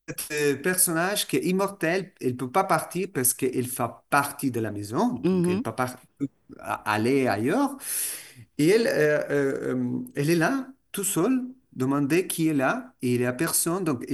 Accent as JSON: {"language": "French", "country": "Russia", "second_language": "French", "said": "le fait que je suis russe"}